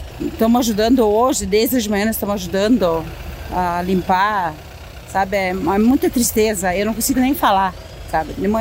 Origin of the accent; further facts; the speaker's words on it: Quinze de Novembro, Rio Grande do Sul, Brazil; Sou de 15 de novembro.